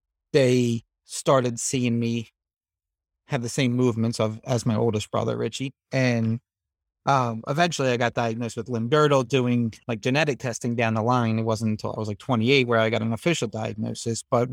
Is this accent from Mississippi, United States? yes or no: no; East Norriton, Pennsylvania, United States; I'm from East Norriton, Pennsylvania.